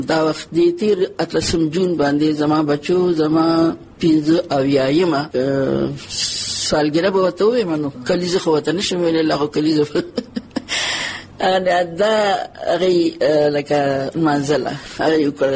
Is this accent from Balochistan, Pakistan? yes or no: no; Spinwam, Khyber Pakhtunkhwa, Pakistan; زه د سپینوړم او د پیرانو د خاندان سره مې تعلق دی.